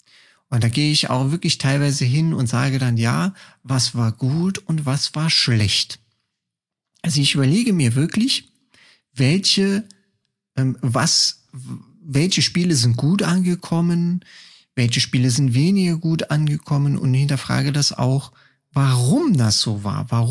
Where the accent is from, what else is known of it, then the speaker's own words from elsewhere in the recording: Saarland, Germany; tröppelchenweise, sagt man bei uns im Saarland